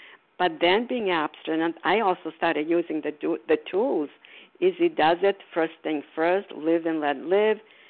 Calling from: Port Charlotte, Florida, United States; And I'm calling from Port Charlotte, Florida.

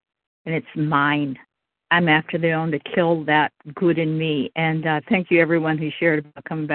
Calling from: Pennsylvania, United States; P in Pennsylvania.

